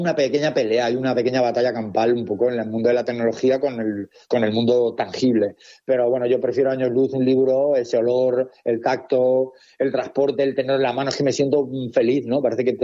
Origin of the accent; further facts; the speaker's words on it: Almansa, Castilla-La Mancha, Spain; now in Finestrat, Spain; Yo vivo aquí en Finestrat hace ya 16 años, pero yo soy nativo de Castilla-La Mancha, Albacete, Almansa, para ser más exacto.